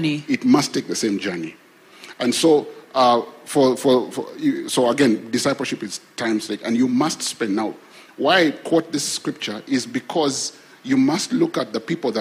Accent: Kenya; I grew up in Kenya.

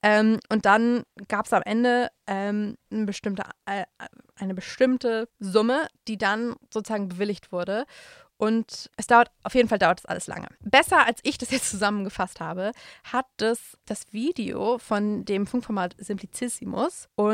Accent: Hamburg, Germany; Ja, aber ich bin in einem Stadtviertel in Hamburg groß geworden, das super reich war.

